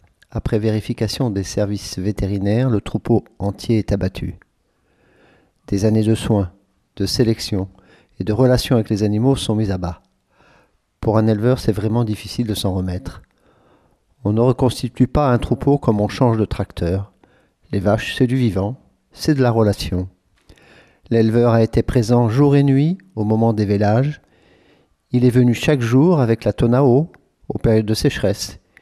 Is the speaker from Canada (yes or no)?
no; France; on est français, on a des valeurs profondes, on a une racine rurale profonde